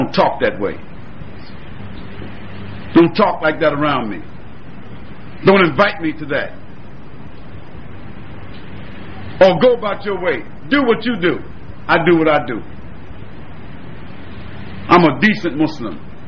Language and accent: English; Brooklyn, New York, United States; I grew up in Brooklyn. Bed-Stuy, do or die. Y'all know Bed-Stuy.